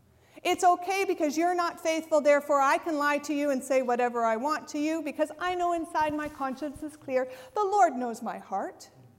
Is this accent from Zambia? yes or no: no; Oshawa, Ontario, Canada; I'm from Oshawa